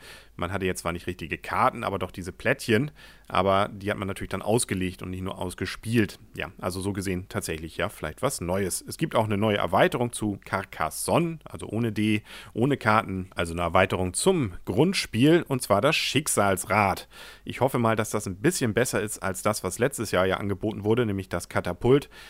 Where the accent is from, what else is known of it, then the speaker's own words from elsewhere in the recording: Schleswig-Holstein, Germany; für mich als Schleswig-Holsteiner natürlich spannend, dass es bei DLP Games ein Spiel gibt, das sich um Lübeck dreht.